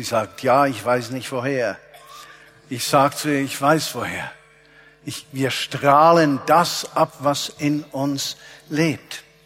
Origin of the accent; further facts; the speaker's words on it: Zurich, Switzerland; ich, kleiner Zürcher, Seebub, vom Zürichsee, geboren im Kreis 4, Schärpeviertel